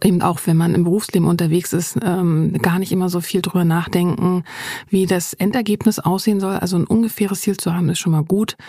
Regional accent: East Berlin, Berlin, Germany; als ich nämlich 16 war, ist hier gerade in Berlin die Mauer gefallen. Mhm. Und ich komme ja aus Ost-Berlin.

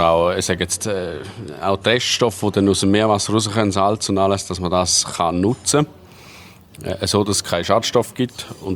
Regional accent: Switzerland; Wir haben auch bei uns in der Schweiz letztes Jahr einen extrem trockenen Sommer gehabt.

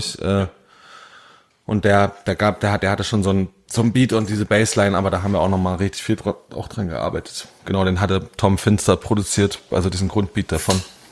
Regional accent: eastern Germany, Germany; ich komme halt aus dem Osten

